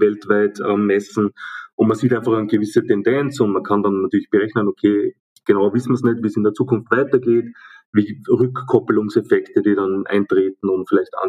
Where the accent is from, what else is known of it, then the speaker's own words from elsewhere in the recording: Austria; Wenn man schaut, dass auch in Deutschland oder aus Österreich, wo ich herkomme